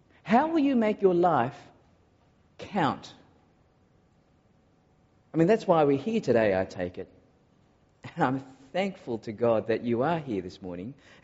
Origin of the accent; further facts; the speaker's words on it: Singapore; also born or lived in Malaysia; now in Australia; I was born in Malaysia and I grew up in Singapore before doing some more growing up in Australia, and so my accent is very different depending on who I speak to.